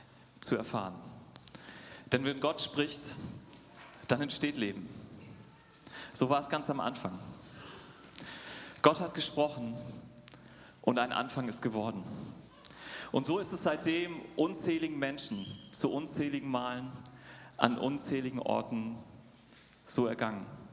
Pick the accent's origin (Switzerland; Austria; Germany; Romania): Germany; Cologne, North Rhine-Westphalia; Was vielleicht noch nicht alle hier wissen, ich bin gebürtiger Kölner.